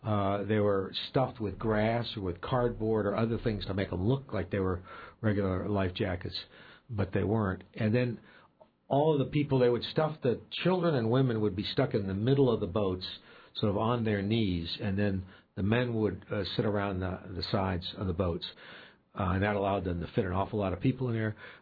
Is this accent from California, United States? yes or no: no; Alaska, United States; I mean, it was very interesting when people would hear that I was from Alaska in particular.